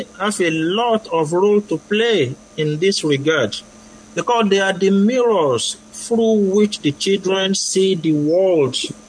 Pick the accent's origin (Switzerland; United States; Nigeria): Nigeria; Ebute Metta, Lagos; Growing up in Ebute Metta, we had this cinema called Central Cinema. It was on Lagos Street in Ebute Metta.